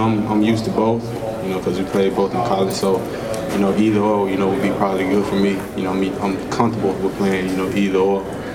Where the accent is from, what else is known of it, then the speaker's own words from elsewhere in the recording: Memphis, Tennessee, United States; I'm from Memphis. I was born and raised in Memphis